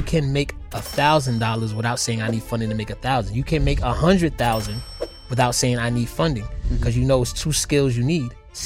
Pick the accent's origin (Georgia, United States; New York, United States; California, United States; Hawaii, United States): New York, United States; New York City; Grew up in Queens, get the money, of course.